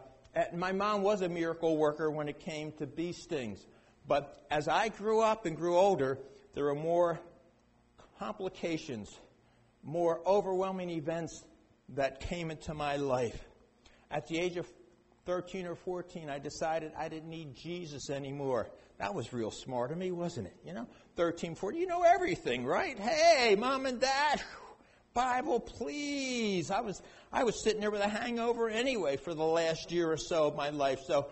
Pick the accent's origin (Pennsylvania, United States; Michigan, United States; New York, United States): Pennsylvania, United States; Philadelphia; moved away as an adult; Yeah, I grew up in Philadelphia. So we went 3,000 miles to California.